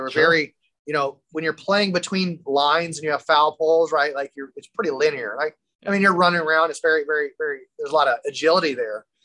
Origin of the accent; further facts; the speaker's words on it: Iowa, United States; I grew up in Iowa in a band, my parents' house basement. It's cold. It's really fucking cold in Iowa, right?